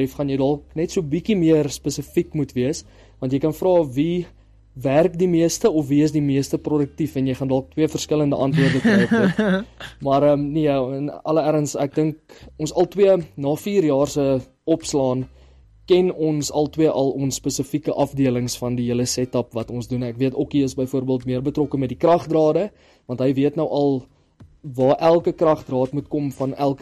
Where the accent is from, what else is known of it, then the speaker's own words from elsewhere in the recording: Free State, South Africa; die Vrystaat is maar waar ek vandaan kom, is my plek hierdie, so ek is definitief een cheetah.